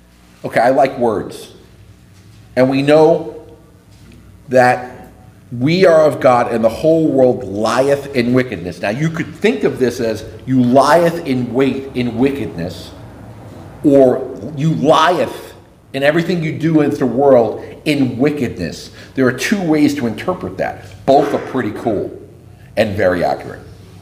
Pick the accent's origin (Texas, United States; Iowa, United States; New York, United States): New York, United States; New York City; I grew up in New York City.